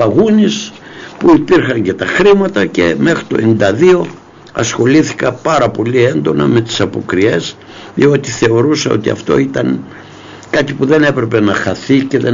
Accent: Kozani, Western Macedonia, Greece; also born or lived in Agios Dimitrios; γεννήθηκα στον Άγιο Δημήτριο Κοζάνης το 1942, και αμέσως μετά οι γονείς μου ήρθαν, εγκατασταθήκαν στην Κοζάνη. Δύσκολα χρόνια, μέναμε σε μπαράγκες.

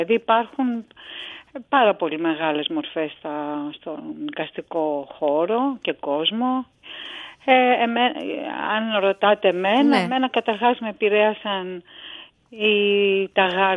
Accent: Greece; επειδή γεννήθηκα και μεγάλωσα στην Ελλάδα

